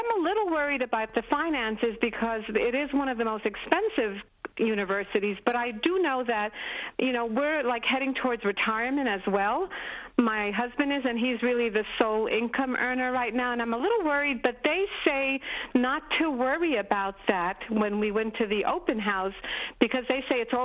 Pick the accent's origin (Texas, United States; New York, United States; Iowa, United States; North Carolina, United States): New York, United States; New York City; You know, we're originally from New York City, so there's a lot of good reasons why we would want to be there.